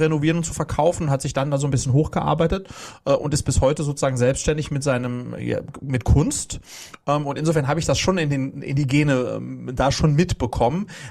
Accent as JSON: {"language": "German", "region": "Berlin", "country": "Germany", "said": "Also, ich komme aus Berlin-Kladow. Es war eine kleine Reise, aber eine, die sich mächtig gelohnt hat. Also, kurz zu mir. … Ich sozusagen lebe im schönen Berlin-Kladow mit meiner Familie, zwei Mädels, 6 und 8 Jahre alt."}